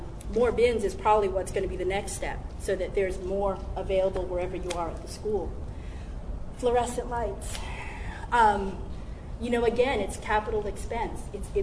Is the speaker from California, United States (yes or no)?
yes; California, United States; now in Charlottesville, United States; Like Sean, I grew up in California, and when my husband and I moved here in 1990, I got called all sorts of communist, lefty, pinko, liberal, left-wing, you name it.